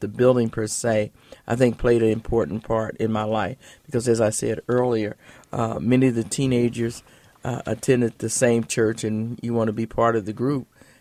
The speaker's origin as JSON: {"language": "English", "town": "Champaign", "region": "Illinois", "country": "United States", "tie": "born or raised there", "said": "Well, I was born and raised in Champaign and Urbana. I was born in 1942, but didn't always stay here. As a matter of fact, my family was one of the first black settlers here when they came in on the railroad."}